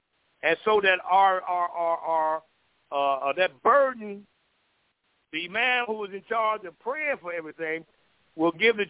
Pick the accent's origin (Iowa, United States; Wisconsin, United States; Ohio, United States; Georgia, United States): Ohio, United States; also born or lived in Florida; I don't know what flight that was, because you know, I'm from Ohio, but I used to be down here most of my life when I was young too.